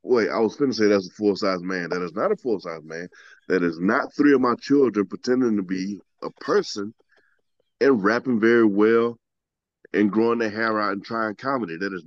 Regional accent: Georgia, United States; I am from Georgia. That is Georgia's son.

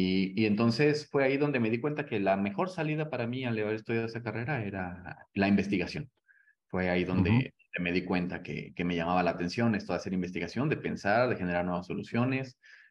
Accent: Puebla, Mexico; yo estudié ciencias computacionales en la Benemérita Universidad Autónoma de Puebla, que es de donde yo soy.

